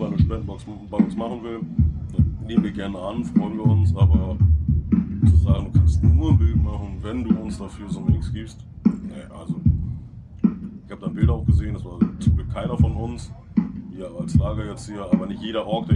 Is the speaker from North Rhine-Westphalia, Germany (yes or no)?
no; Hamburg, Germany; ich komme aus Hamburg